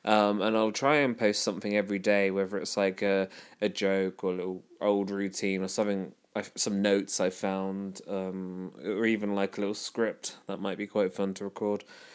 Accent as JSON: {"language": "English", "town": "Norwich", "region": "East of England", "country": "United Kingdom", "said": "I'm a comedian from Norwich."}